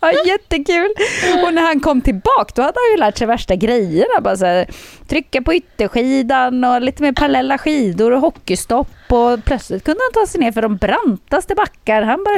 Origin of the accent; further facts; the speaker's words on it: Jokkmokk, Norrbotten County, Sweden; Jag har ju åkt jättemycket skidor när jag var liten, eftersom jag är uppväxt i Jokkmokk.